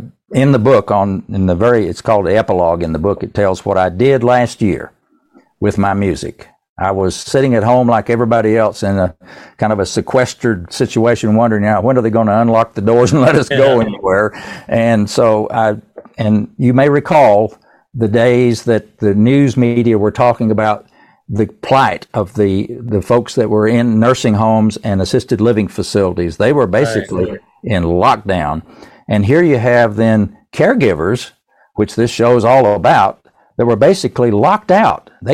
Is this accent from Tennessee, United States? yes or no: yes; Erwin, Tennessee, United States; born there; now in Winston-Salem, United States; Now, I was born in East Tennessee, in Irwin, Tennessee. That's just across the mountain from Asheville, North Carolina.